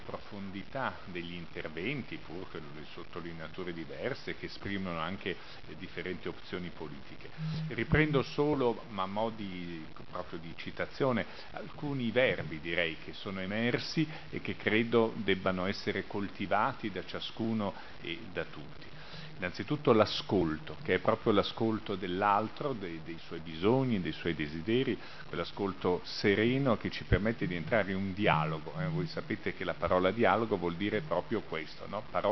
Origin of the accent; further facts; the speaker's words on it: Milan, Lombardy, Italy; pur essendo milanese da sempre